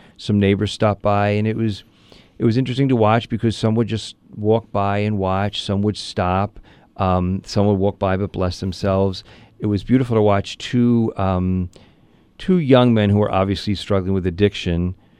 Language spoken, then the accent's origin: English; Pennsylvania, United States; I grew up in Mayfair, which isn't that far.